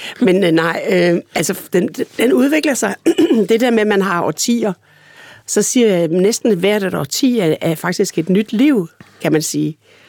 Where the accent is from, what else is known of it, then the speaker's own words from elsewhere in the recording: Region of Southern Denmark, Denmark; vi er begge to fynboer.